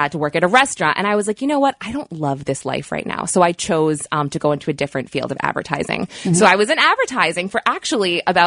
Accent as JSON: {"language": "English", "region": "New Hampshire", "country": "United States", "lives_now": "Manhattan, United States", "said": "Yes, I am a product of New Hampshire, the 603, and I moved to Manhattan to pursue theater."}